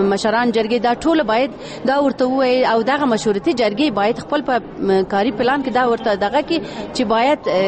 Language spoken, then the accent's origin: Pashto; Afghanistan; موږ افغانان یو.